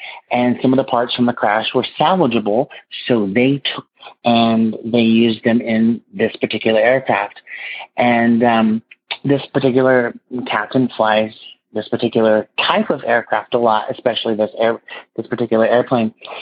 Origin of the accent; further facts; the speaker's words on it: Los Angeles, California, United States; I'm from Los Angeles, California